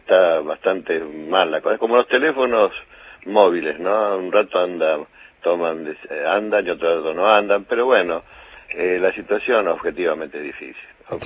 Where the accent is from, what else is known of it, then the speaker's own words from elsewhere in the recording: Argentina; como argentino